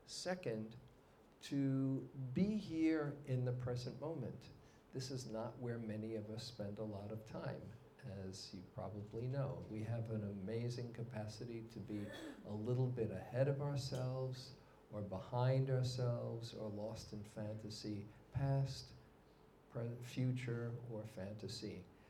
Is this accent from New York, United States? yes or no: yes; New York City, New York, United States; I grew up in New York City, where people often live in superlatives.